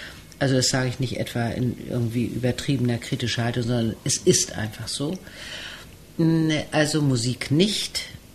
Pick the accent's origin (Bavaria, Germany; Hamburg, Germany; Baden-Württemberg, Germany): Hamburg, Germany; Blankenese; Ich bin in Blankenese groß geworden.